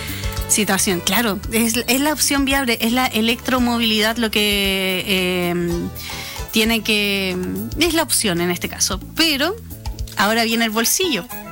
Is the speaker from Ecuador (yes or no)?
no; Chile; somos chilenos